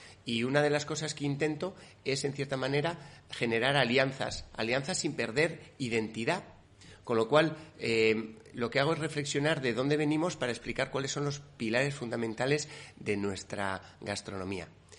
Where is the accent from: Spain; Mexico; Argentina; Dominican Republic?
Spain; Basque Country; pues yo hago una cocina vasca, pues soy del País Vasco